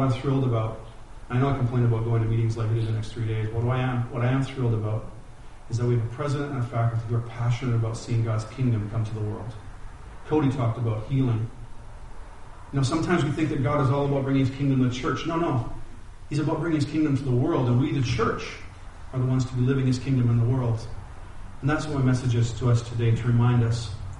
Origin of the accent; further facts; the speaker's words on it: Mississauga, Ontario, Canada; my hometown of Mississauga, where I live and where I'm from.